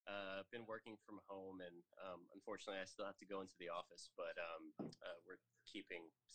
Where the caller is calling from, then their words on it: Brooklyn, New York, United States; We're calling from New York, from Brooklyn.